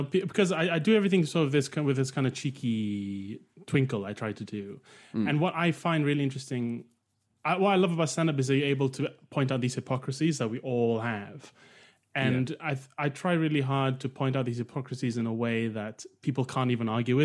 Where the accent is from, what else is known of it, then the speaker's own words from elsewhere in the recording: Malaysia; I've kind of grown up quite American compared to a lot of British acts, because I grew up in Malaysia, went to international school, and a lot of our English-speaking culture there is from American TV and film.